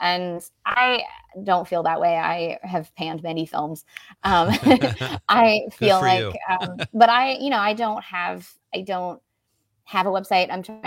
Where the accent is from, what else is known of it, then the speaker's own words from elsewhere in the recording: California, United States; we used to get this paper from Klamath Falls, Oregon, even though I grew up in California